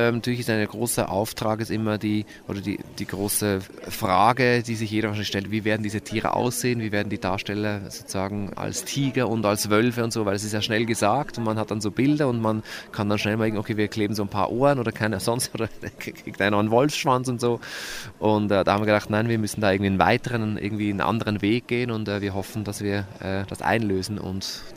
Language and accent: German; Switzerland; now in Vienna, Austria; Genau, ich komme aus der Schweiz, bin aber natürlich durch mein Schaffen schon seit fast 20 Jahren in Wien zu Hause